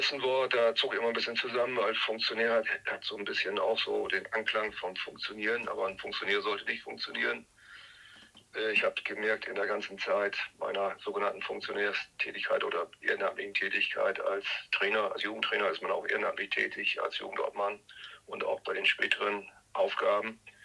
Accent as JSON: {"language": "German", "town": "Leer", "region": "Lower Saxony", "country": "Germany", "tie": "born or raised there", "said": "Ja, ich bin ein Ostfriese geborener Leeraner oder Heißfelder. Bin mein ganzes Leben hier auch beruflich in Leer geblieben und fühle mich hier sauwohl."}